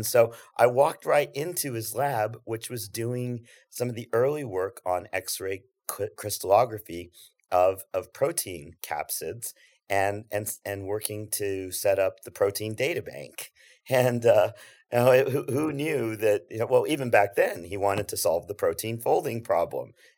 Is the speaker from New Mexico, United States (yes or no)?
yes; Albuquerque, New Mexico, United States; So I grew up in Albuquerque, New Mexico.